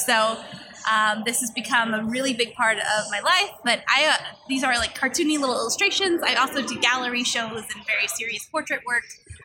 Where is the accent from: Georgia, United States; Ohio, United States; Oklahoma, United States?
Ohio, United States; Cleveland; I'm from Cleveland, so semi-local.